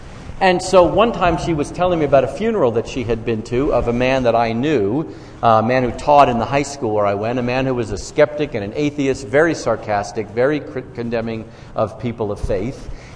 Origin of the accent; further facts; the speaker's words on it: New York, United States; I fully acknowledge that I am from New York and I'm Jewish.